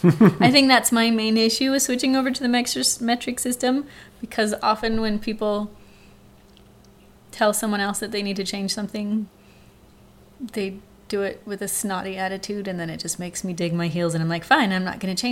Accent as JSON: {"language": "English", "country": "Australia", "tie": "born or raised there", "said": "Growing up in Australia, most wildlife are trying to kill us."}